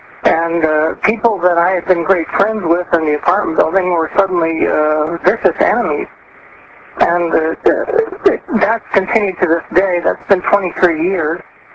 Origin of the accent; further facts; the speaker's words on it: United States; now in Canada; Okay, I'm originally an American citizen, and I moved to Canada and became a citizen.